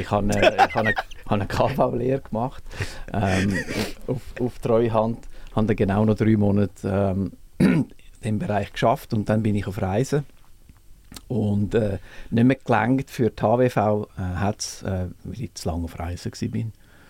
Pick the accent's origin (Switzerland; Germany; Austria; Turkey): Switzerland; Stäfa, Zurich; Die gibt es noch, aber in Stäfen.